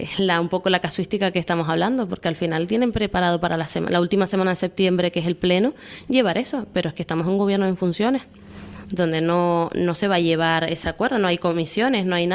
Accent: Canary Islands, Spain; now in Madrid, Spain; yo soy canaria, yo estoy en Madrid bajo las siglas del Partido Popular, pero siempre defenderé Canarias.

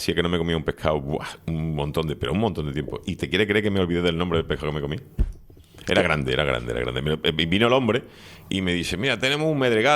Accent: Seville, Andalusia, Spain; moved away; ni siquiera en la época en la que vivía en mi pueblo natal de Sevilla

